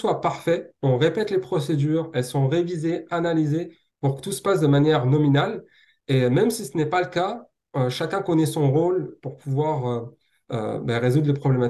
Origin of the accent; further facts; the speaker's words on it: Île-de-France, France; je viens du Val-de-Marne, du 94, et je suis présent sur ce genre d'appel pour résoudre ces problématiques